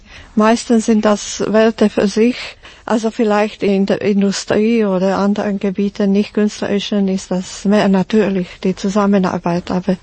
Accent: Slovakia; moved away as an adult; now in Switzerland; Ich komme aus der Slowakei und ja, das kann ich nicht leugnen, will nicht leugnen, dass ich bin hier aufgewachsen. Meine jungen Jahre habe ich hier verbracht. Also ich ging erst in meinem Mittelalter in die Schweiz.

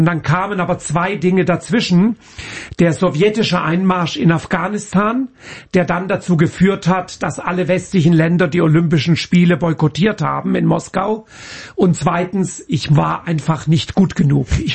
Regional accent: Lörrach, Baden-Württemberg, Germany; ich komme oder bin aufgewachsen in Lörrach, wer das nicht kennt, Südbaden. Wir haben gelebt direkt 1 Kilometer entfernt von der französischen und der schweizerischen Grenze, gegenüber von Basel in der Schweiz. Ich habe auch Familie in der Schweiz, habe also auch Schweizer Wurzeln

